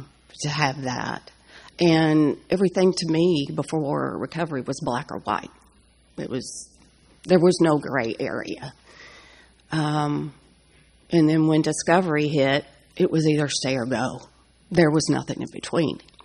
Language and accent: English; Tennessee, United States; from Tennessee.